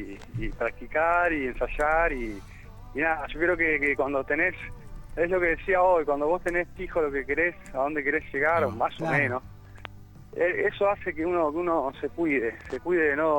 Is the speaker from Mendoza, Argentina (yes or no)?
no; Roldán, Santa Fe, Argentina; now in Rosario, Argentina; Sí, nací de roldanense, sí.